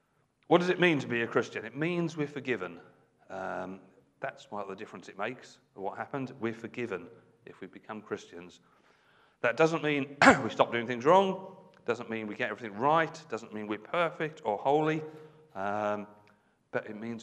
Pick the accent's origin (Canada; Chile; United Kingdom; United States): United Kingdom; Birmingham, West Midlands; born there; And I was born in Birmingham, so it must have happened at some point.